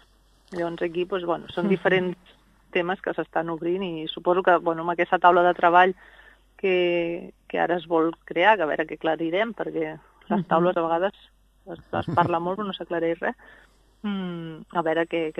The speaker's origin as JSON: {"language": "Catalan", "town": "Vilallonga del Camp", "region": "Catalonia", "country": "Spain", "said": "jo soc de Vilallonga del Camp"}